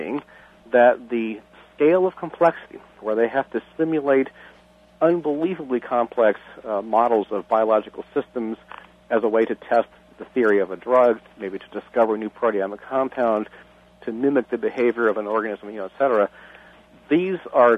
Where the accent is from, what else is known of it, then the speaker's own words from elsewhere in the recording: Washington, United States; I grew up in the Pacific Northwest. I had the privilege of taking a bus, like 2 hours a drive from where I was living. I lived in an area that's kind of mostly farming and that kind of thing, and drove into Seattle